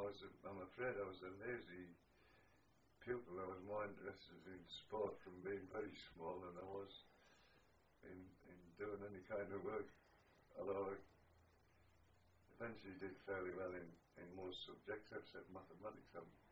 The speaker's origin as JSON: {"language": "English", "town": "Durham", "region": "North East England", "country": "United Kingdom", "tie": "born there", "said": "I was born in Durham City, not far from where I live now, in a street called Old Elvet."}